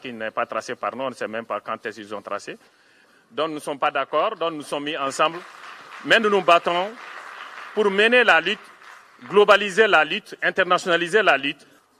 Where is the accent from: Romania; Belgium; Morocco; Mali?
Mali; Et je suis du Mali, de l'Afrique de l'Ouest.